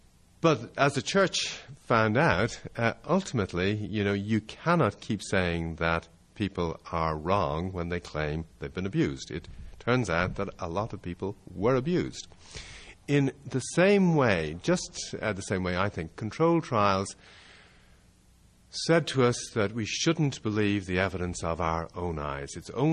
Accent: Ireland; I'm Irish and Catholic background, so I can say this and maybe the rest of you can't.

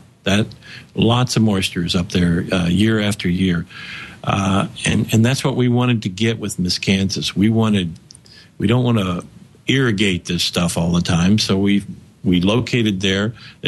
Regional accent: Missouri, United States; That's in central Missouri.

